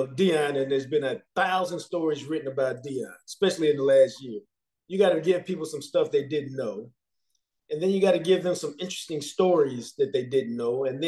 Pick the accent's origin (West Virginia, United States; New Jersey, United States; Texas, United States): Texas, United States; Dallas; I live in Dallas. I'm from Dallas.